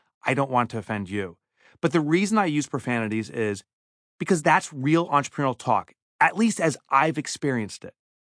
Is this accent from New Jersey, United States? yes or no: yes; New Jersey, United States; I'm from New Jersey.